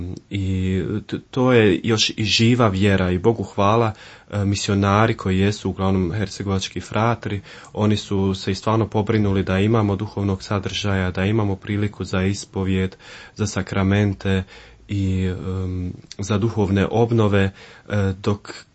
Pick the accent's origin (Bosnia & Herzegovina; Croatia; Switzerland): Switzerland; Basel, Basel-Stadt; Odrastao sam u Bazelu, tamo sam, kažem, i rođen.